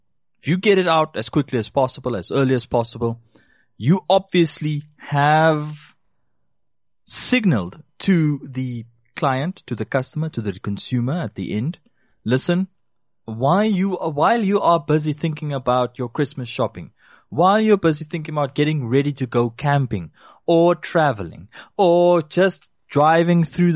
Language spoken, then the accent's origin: English; Namibia; 26 December is family day with us here in Namibia. We don't have Boxing Day. It's not. We are not British.